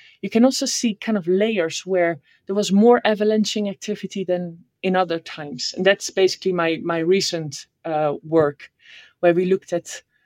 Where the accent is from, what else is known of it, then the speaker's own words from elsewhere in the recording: Netherlands; English is a second language; So I grew up in the Netherlands.